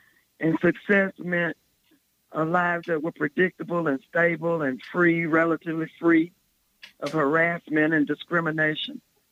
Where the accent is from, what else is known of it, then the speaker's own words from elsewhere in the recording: South Carolina, United States; also born or lived in Athens, Georgia; I am from South Carolina. I did spend a long time in Athens, Georgia